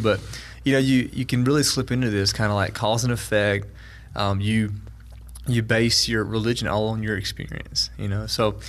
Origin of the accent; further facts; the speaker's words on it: the South, United States; No, actually, believe it or not, I am from the South.